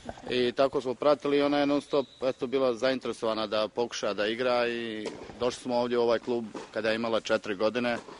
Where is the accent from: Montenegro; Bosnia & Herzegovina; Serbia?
Bosnia & Herzegovina; Novi Travnik, Central Bosnia Canton; also born or lived in Prijedor; now in Appleton, United States; Ja sam iz Novog Travnika, otišao sam za Prijedor. U Prijedoru smo bili neki 10 godina i onda smo došli 2003. u Ameriku. Ovdje smo se preselili i evo, tu smo se snašli u Appletonu.